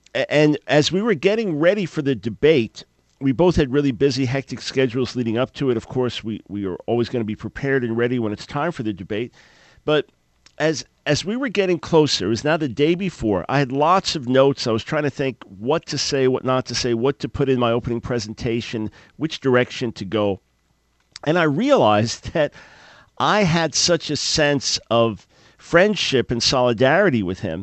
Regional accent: New York, United States; now in North Carolina, United States; I went out, was driving in it, was thoroughly enjoying it as a New Yorker living in North Carolina.

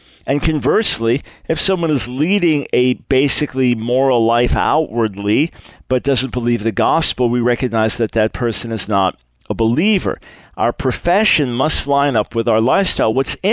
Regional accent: Philippines; I'm a Filipino and a Christian.

